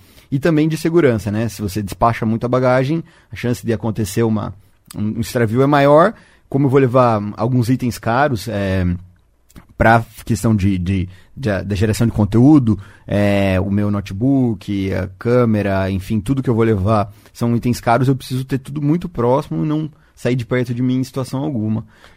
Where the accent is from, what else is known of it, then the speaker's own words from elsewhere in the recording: Cascavel, Paraná, Brazil; Eu vou sair para São Paulo no dia 14, aqui de Cascavel.